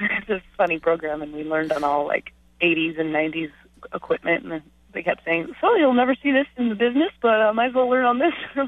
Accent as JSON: {"language": "English", "region": "Idaho", "country": "United States", "said": "We're small town girls. We're from North Idaho. It's a really small town."}